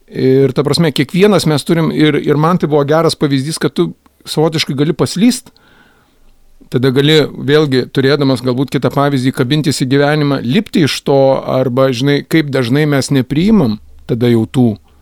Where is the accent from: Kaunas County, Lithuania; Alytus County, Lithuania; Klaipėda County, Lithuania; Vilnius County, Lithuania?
Alytus County, Lithuania; Alytus; vat būtent aš pats alytiškis, ane, sėdėjau parke